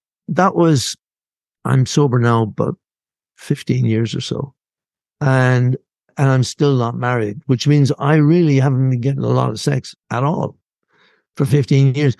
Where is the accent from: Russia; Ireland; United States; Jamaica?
Ireland; this guy was ex-British military, and I'm Irish, you know